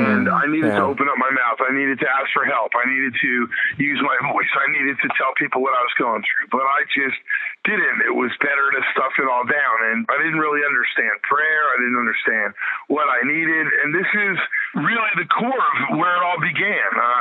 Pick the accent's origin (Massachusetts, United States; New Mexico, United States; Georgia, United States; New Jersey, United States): New Jersey, United States; But I grew up in New Jersey in a great community. I was brought up a Catholic, you know, good Irish Catholic lad.